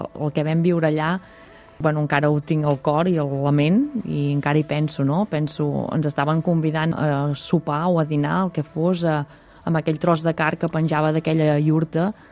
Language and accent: Catalan; Catalonia, Spain; Nosaltres som del Berguedà i quan era petita doncs hi havia el lleter.